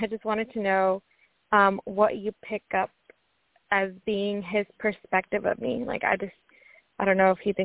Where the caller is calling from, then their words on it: Washington, United States; I'm calling from Washington State.